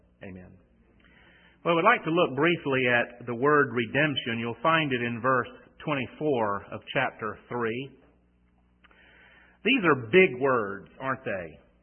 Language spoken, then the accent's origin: English; North Carolina, United States; accent: North Carolina; You've gotten used to my North Carolina accent by now, and you can understand some of the words that I'm using.